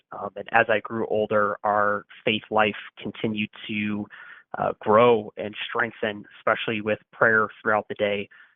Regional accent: Oswego, Illinois, United States; also born or lived in Naperville; So I was born in Naperville, Illinois, but grew up mostly in Oswego, and I am the oldest of 9 children, 7 boys and 2 girls.

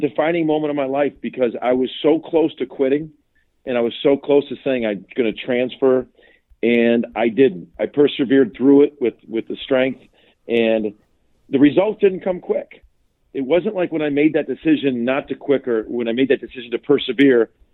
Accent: Naperville, Illinois, United States; I grew up in Naperville, Illinois, and I was born and raised Catholic.

